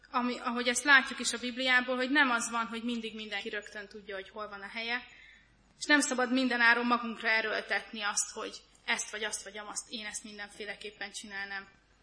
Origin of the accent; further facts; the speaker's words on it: Great Hungarian Plain, Hungary; amikor én megtaláltam magamban a motivációt, hogy megmásszak alföldiként egy hegyet